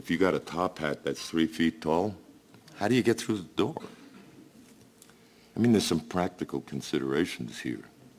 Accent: United States; But I am not a Jewish American. I'm not a white American. I'm an American.

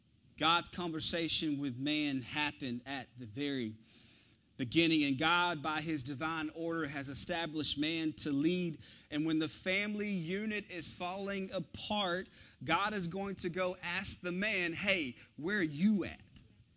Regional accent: Carrollton, United States; We had a lot of land, and we had four-wheelers growing up in Carrollton

